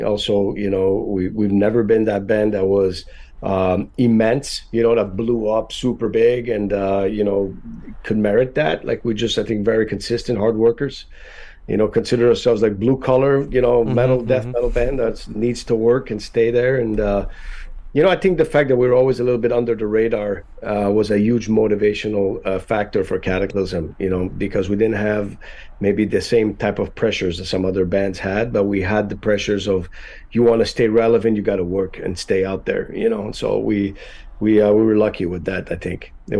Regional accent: Canada; now in Florida, United States; But we're all Canadian, except for the new drummer, James.

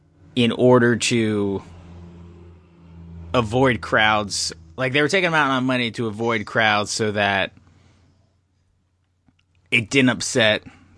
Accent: New Jersey, United States; I am from New Jersey, land of malls.

